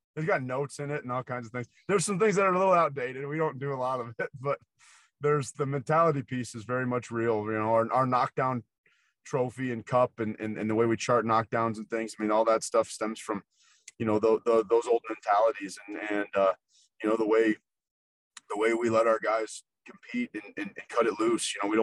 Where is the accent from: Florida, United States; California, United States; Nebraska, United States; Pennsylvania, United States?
Nebraska, United States; I grew up in Nebraska, and so I used to go watch Tom Osborne